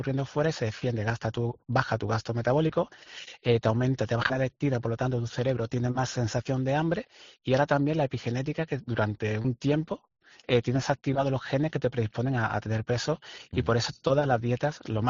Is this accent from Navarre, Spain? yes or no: no; Andalusia, Spain; Yo vengo de un pueblo de Cádiz